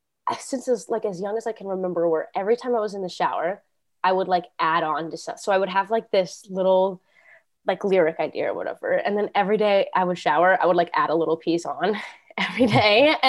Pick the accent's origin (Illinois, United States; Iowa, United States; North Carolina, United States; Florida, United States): Florida, United States; also born or lived in Cape May, United States; I was born in Jersey, South Jersey in Cape May, but I moved to Florida when I was really little. So I'm a total Florida girl now. I've lived here for pretty much all my life, like for 21, 22 years.